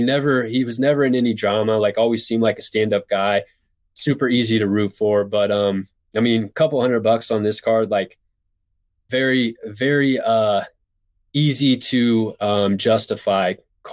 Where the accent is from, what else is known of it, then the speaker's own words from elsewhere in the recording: Quincy, Illinois, United States; he's from Springfield, Illinois, and I'm from Quincy, Illinois, which is an hour and a half from Springfield.